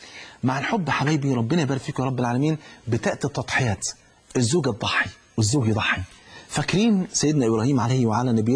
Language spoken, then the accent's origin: Arabic; Egypt; في مثلا عندنا في مصر جوزته ولا جنسته ولا جوزته